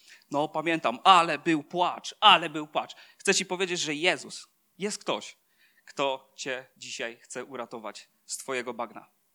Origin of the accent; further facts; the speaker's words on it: Bełchatów, Łódź Voivodeship, Poland; jesteśmy z Bełchatowa i bardzo kochamy to miasto.